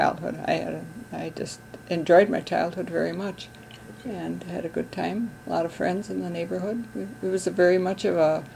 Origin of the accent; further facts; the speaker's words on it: Milwaukee, Wisconsin, United States; I was born in Milwaukee, and that's where I grew up. And I went to elementary school there at Victor Berger Elementary School and Rufus King High School. And I lived on the north side of Milwaukee.